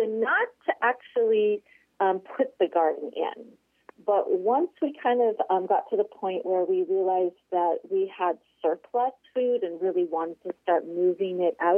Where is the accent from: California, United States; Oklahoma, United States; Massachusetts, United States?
California, United States; now in Alaska, United States; But we were kind of lacking compared to my home state of California when it came to fruits and vegetables.